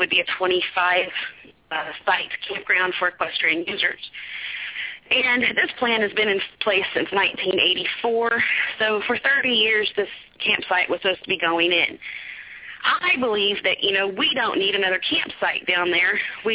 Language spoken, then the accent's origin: English; Missouri, United States; I'm also from Missouri.